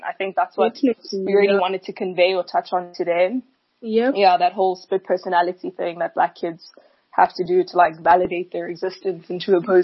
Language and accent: English; Johannesburg, Gauteng, South Africa; we get there and we're the kids from Joburg who like barely ever visit, like Xhosa is on 60%, like hanging on for life, but the English is like so verbose